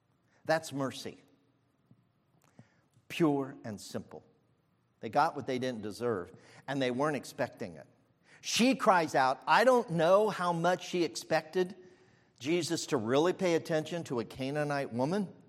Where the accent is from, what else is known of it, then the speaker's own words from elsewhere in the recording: Ohio, United States; I'm from Ohio. You know, we don't do that.